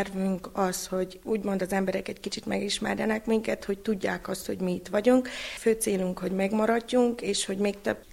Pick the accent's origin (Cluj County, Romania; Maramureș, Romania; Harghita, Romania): Harghita, Romania; Lunca de Jos; Gyimes középlakon születtem, itt lakok.